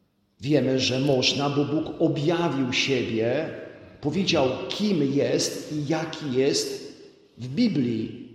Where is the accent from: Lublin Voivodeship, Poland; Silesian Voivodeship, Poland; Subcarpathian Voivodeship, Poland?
Silesian Voivodeship, Poland; Częstochowa; Pamiętam, od dziecka rodzice zawsze mi tłumaczyli, że ty jako częstochowianin, my jako częstochowianie musimy być